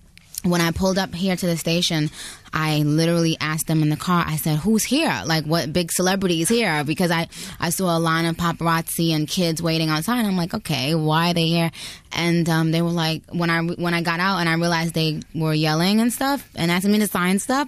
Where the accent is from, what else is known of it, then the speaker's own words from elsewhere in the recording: Queens, New York, United States; because I'm from Queens, New York, and yes, when you grow up in New York, you're kind of tough by nature.